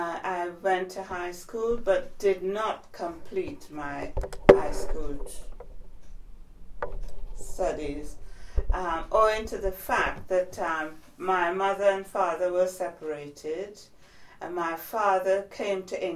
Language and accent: English; Trinidad & Tobago; born there; I was born in Trinidad, it's the West Indies, and I was born on the 9th of August 1940, so I turned 75 in August earlier this year.